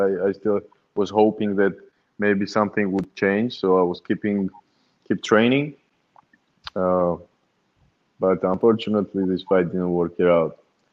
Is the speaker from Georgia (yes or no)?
yes; Georgia; moved away; back in the days when I was in Georgia, in my home country.